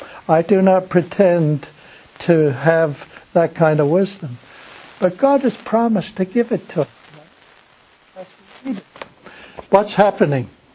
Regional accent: England, United Kingdom; Now, I grew up in England

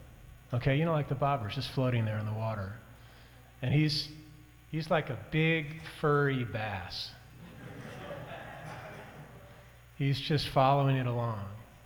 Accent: Midwest, United States; I grew up in the Midwest with a lot of country music

